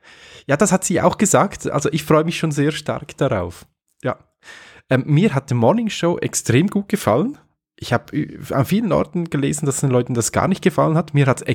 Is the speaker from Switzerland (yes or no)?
yes; Switzerland; Bei uns in der Schweiz sind es übrigens 30 Währungsfranken Differenz